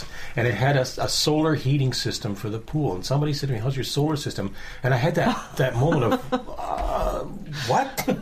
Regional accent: Etobicoke, Ontario, Canada; born there; Well, I was born in the suburbs, so I was born in Etobicoke, which was, I mean, there were pheasants behind my house when I was born. That wasn't Toronto proper.

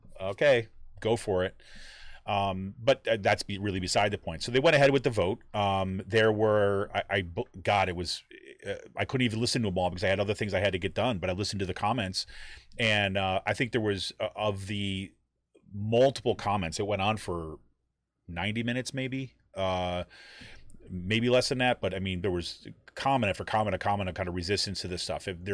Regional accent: Texas, United States; So like, I'm from Texas, and we don't do that mask thing down here.

